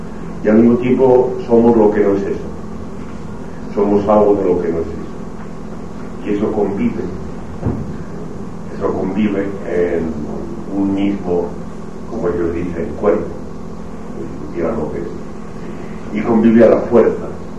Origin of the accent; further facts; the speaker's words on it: Zamora, Castile and León, Spain; acabo de llegar ahora de mi tierra, de Zamora, donde había un cuartel viriato, en una de las puntas de la ciudad